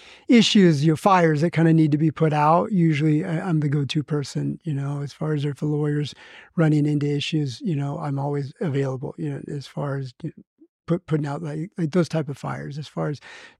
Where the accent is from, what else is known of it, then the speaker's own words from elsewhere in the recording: Reno, Nevada, United States; Alex and I grew up in Reno, Nevada.